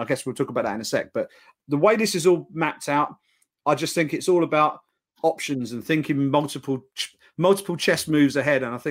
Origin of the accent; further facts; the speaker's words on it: United Kingdom; And I don't necessarily, and I'm a Brit, right?